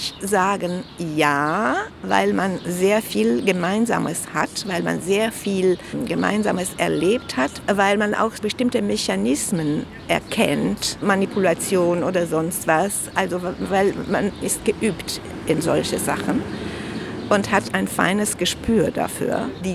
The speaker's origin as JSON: {"language": "German", "town": "Lipova", "region": "Arad County", "country": "Romania", "tie": "born or raised there", "said": "Ich komme aus Arad. In Lipova bin ich geboren, also das ist im Westen an der ungarischen Grenze, das Land Dreiländereck, nah an der serbischen Grenze, am serbischen Banat, Vojvodina."}